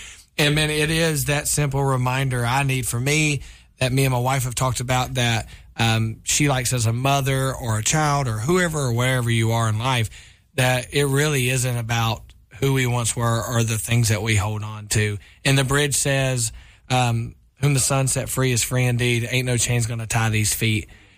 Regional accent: the South, United States; I'm from the South, and it's just two different personalities

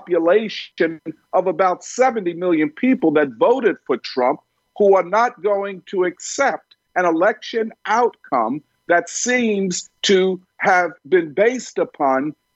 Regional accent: Philadelphia, Pennsylvania, United States; I'm from Philadelphia in this hotbed now of mail-in ballots

